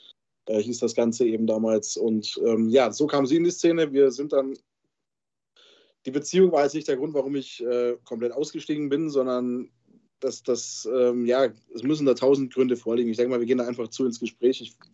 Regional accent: Munich, Bavaria, Germany; Also meine Kindheit hat sich in München abgespielt.

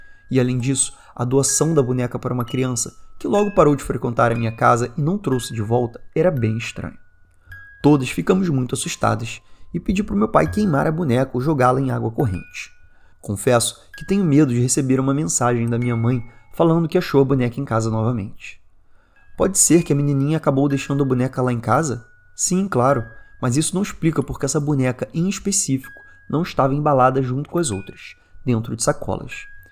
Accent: Paraná, Brazil; now in São Paulo, Brazil; eu havia saído da cidade onde cresci, no interior do Paraná, e já morava em São Paulo.

